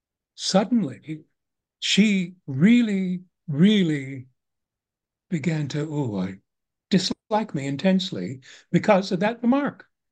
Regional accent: Canada; I'm Canadian.

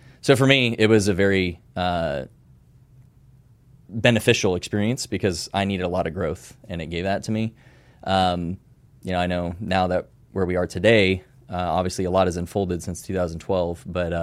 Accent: Oregon, United States; moved away; also born or lived in Vienna, Austria; Yeah, so initially actually born in Europe, in Vienna, Austria. Moved to Oregon when I was about 3. Typical 90s kid lifestyle in America, Northwest.

